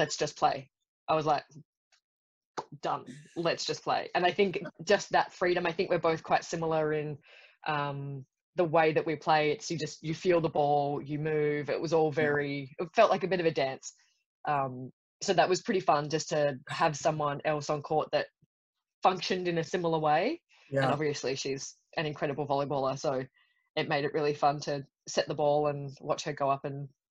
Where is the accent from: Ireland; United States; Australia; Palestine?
Australia; South Australia; I grew up in South Australia. So my home beach, I guess, is Glenelg